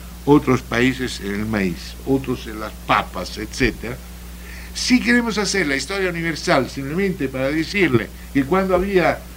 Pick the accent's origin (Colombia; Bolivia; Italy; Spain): Italy; Spanish is a second language; yo italiano soy italiano también porque en la cocina de mi país hay la pasta, soy mexicano porque hay la tortilla